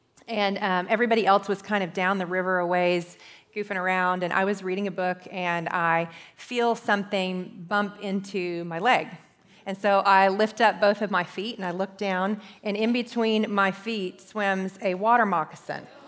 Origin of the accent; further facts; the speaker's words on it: Texas, United States; I grew up in Texas, and I know a water moccasin when I see one.